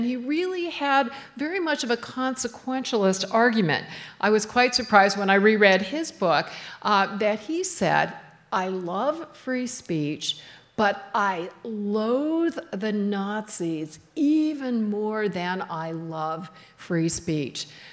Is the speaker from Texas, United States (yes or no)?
no; Minnesota, United States; I've got to watch what I say here because I'm from Minnesota